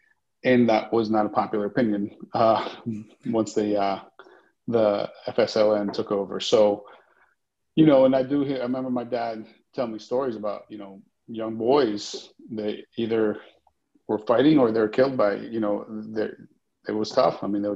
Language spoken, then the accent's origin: English; Nicaragua; also born or lived in Guatemala; I was actually born in Guatemala. I only lived there a little bit when I was a kid. There was a massive earthquake and, you know, I think about half the capital was basically wiped out. So we ended up going to Nicaragua from there where my dad's from